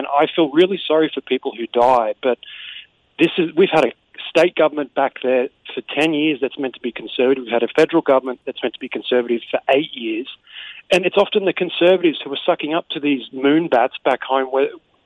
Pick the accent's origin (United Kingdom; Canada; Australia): Australia; now in Cambridge, United States; I live in Cambridge, but I'm from Australia, as you can tell by my accent.